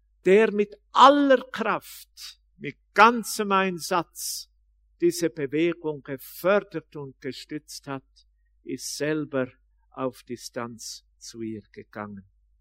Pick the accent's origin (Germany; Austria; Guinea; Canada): Austria; Das war ja bis noch gar nicht so lang zurück, dass es geheißen hat bei uns in Österreich, nicht jeder Mann darf die Bibel lesen